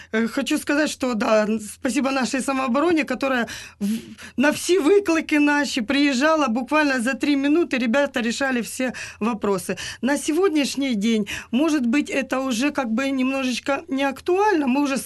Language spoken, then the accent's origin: Russian; Zaporizhzhia, Zaporizhzhia Oblast, Ukraine; Даже приезжая мы из Запорожья, нам было довольно стыдно о том, что мы говорим плоховато на украинском языке.